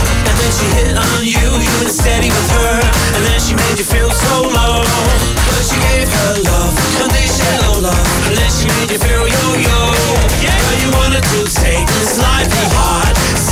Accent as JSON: {"language": "English", "country": "New Zealand", "said": "the sound of my voice because I'm a Kiwi trying to make it rapping internationally."}